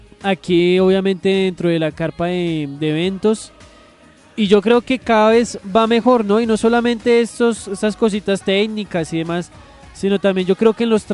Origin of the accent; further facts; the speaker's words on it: Colombia; Es que así somos todos los colombianos.